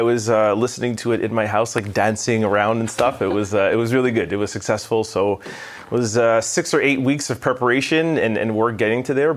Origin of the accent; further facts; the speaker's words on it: Montreal, Quebec, Canada; I was born in LaSalle and I grew up in the West Island.